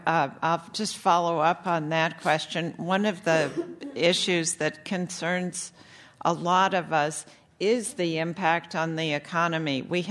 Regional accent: Washington, United States; born there; I was born in Washington.

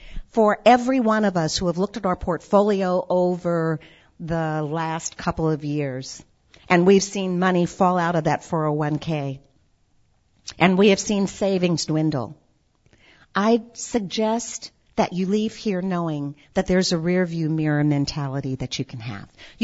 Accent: Great Falls, Montana, United States; also born or lived in Tokyo, Japan; We had been in Tokyo, Japan, got our next assignment, and it was Great Falls, Montana. I was the only African American, Native American in my high school.

